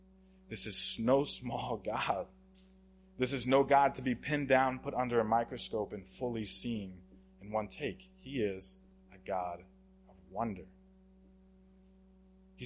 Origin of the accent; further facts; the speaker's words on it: Oklahoma, United States; I'm from Oklahoma, super landlocked state.